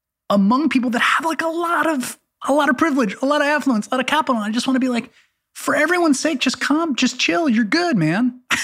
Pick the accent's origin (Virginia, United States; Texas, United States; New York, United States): New York, United States; New York City; I've witnessed that firsthand growing up in the Bronx among first generation families, right?